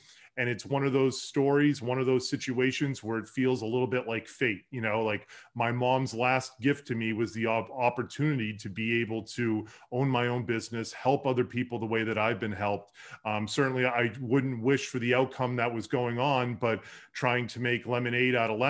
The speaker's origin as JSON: {"language": "English", "region": "Massachusetts", "country": "United States", "tie": "born or raised there", "moved": "as an adult", "lives_now": "Colorado, United States", "said": "I grew up locally in Massachusetts, and after college, I wanted to see greener pastures. So I moved out to Colorado so I could drink lots of craft beer and go snowboarding."}